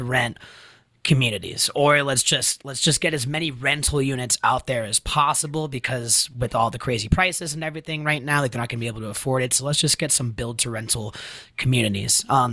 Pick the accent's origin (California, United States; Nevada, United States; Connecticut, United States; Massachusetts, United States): California, United States; Santa Clarita; I mean, you know, you and me, Alec, we grew up in Santa Clarita, which is like an amazing community in Northern LA.